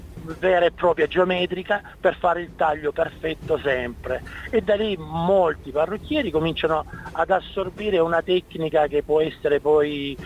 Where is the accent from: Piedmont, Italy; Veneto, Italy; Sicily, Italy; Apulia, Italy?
Apulia, Italy; Latiano; È stata mia mamma nel mio paese, che è una provincia di Brindisi, si chiama Latiano